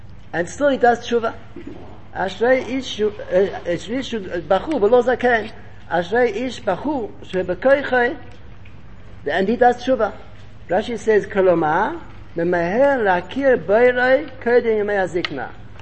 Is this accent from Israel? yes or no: yes; Netivot, Southern District, Israel; English is a second language; My mother lives in Beit Shemesh, and I'm from Netivot.